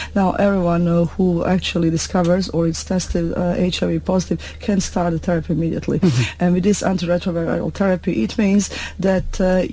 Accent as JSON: {"language": "English", "country": "Bosnia & Herzegovina", "moved": "as an adult", "lives_now": "South Sudan", "said": "I come from Bosnia and Herzegovina. It's a small country as part of ex-Yugoslavia. It's in Eastern Europe, on Balkan area."}